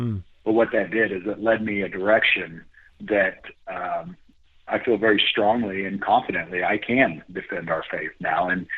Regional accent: Kansas City, Missouri, United States; And I grew up in Kansas City and very blue collar, very, you know, I don't want to say a Catholic oriented city, but it is, and never had to defend myself much.

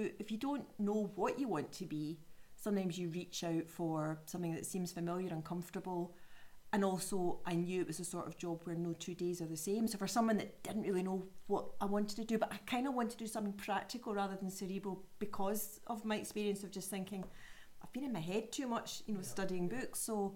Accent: Glasgow, Scotland, United Kingdom; now in Dumfries and Galloway, United Kingdom; I'm from Glasgow originally, so I've coined the term Galloweegee.

